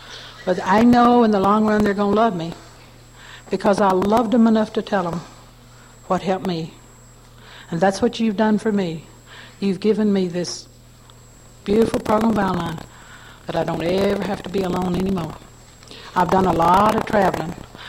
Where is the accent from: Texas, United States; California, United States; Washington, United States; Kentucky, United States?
Kentucky, United States; as I was born and raised in Logan County, Kentucky.